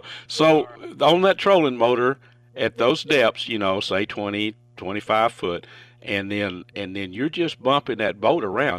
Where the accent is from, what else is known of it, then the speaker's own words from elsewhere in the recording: Texas, United States; we call it growing up in East Texas, switch cane.